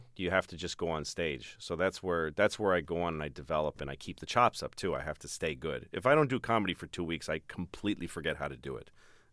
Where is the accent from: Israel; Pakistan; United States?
United States; Newton, Massachusetts; We were both comedians from Boston. I mean, I grew up in Newton, which is a pretty liberal place.